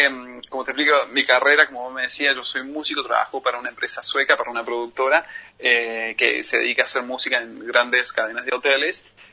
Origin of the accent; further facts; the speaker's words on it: Argentina; born there; moved away; Si bien hay mucha gente que estamos afuera y vivimos y tenemos otras nacionalidades y demás, pero nacimos en Argentina, así que nos sentimos identificados